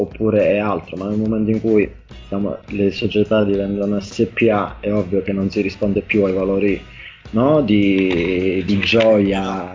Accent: Cariati, Calabria, Italy; ritorno sempre a Cariati, perché Cariati è la squadra di calcio del mio paese, era una squadra storica della Calabria.

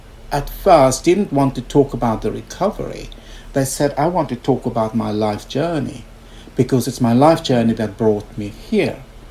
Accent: South Africa; because I grew up in South Africa and I've lived in one of the most extreme regimes for part of my life.

